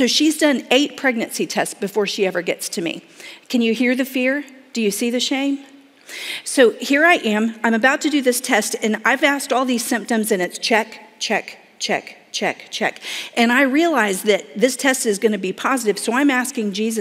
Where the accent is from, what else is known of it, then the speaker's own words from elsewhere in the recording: Florida, United States; you know, I'm from Florida, and one of my favorite colors of blue is the ocean on a summer day